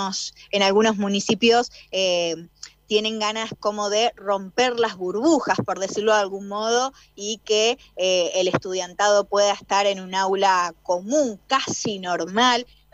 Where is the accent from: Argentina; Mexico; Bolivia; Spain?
Argentina; nosotros como argentinos y argentinas